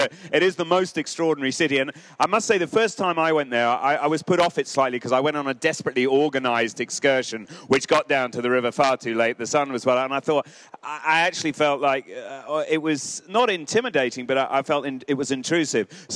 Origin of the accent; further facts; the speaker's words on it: Fulham, London, United Kingdom; Like, I come from Fulham.